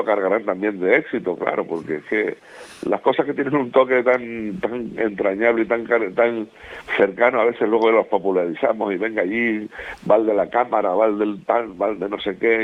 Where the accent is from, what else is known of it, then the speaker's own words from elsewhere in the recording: Tacoronte, Canary Islands, Spain; que yo soy de Tacoronte